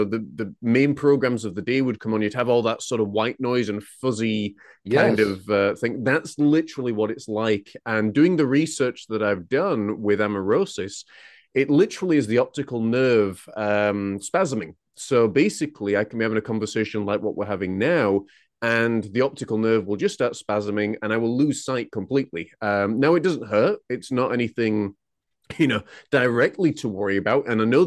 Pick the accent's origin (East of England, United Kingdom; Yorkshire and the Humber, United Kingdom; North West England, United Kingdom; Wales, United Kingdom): Yorkshire and the Humber, United Kingdom; Huddersfield; moved away as an adult; now in Scotland, United Kingdom; So I was actually born and raised in Huddersfield, West Yorkshire, which is in England, but I've lived in Scotland now for the past 14 years. I originally came up here as a youth minister